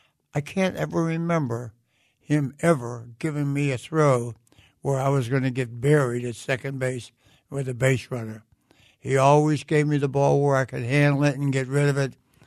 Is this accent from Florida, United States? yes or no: no; Swissvale, Pennsylvania, United States; also born or lived in Wilkinsburg; And I grew up in Swissville, not Wilkinsburg. I was born in Wilkinsburg, but I've been born and reared in Swissville